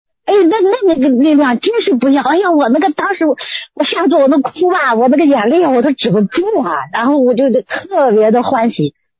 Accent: Nanjing, Jiangsu, China; 我是南京的

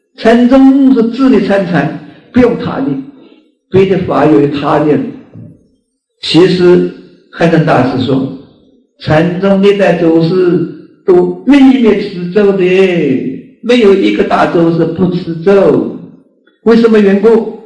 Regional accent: China

